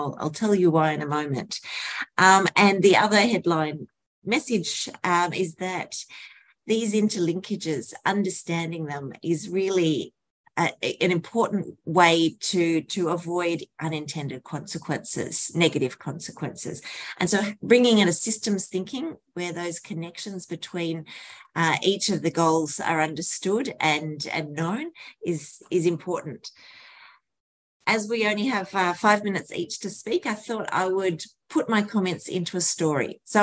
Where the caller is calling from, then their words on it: Brisbane, Queensland, Australia; I'm calling in from Australia on the East Coast. Mianjin is the language name for the traditional owners of this land. I'm also known as Brisbane in Queensland.